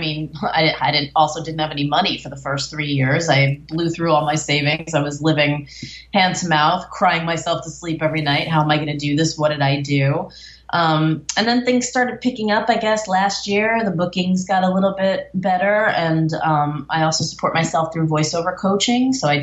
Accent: Bloomfield, New Jersey, United States; No, that's true. I mean, I'm from Bloomfield, New Jersey, so you know. Crazy. Italian-Irish, fighting all the time, everybody just kind of nuts

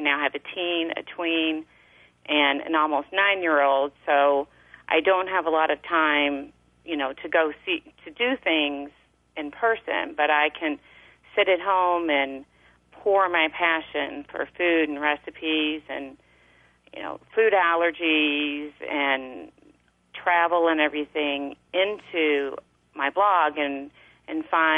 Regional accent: Louisville, Kentucky, United States; My husband and I had moved home to Louisville, Kentucky, which is my hometown

